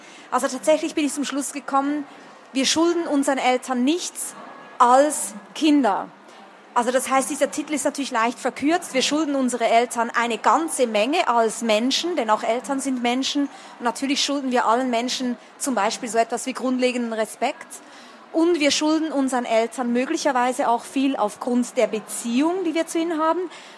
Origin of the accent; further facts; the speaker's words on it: Switzerland; Sage ich auch als Schweizerin hier.